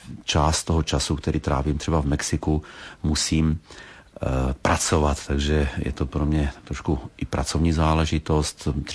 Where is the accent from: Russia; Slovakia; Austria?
Slovakia; now in Czech Republic; já totiž ještě stále mám slovenské občanství, pocházím ze Slovenska, asi by to tady nevyšlo.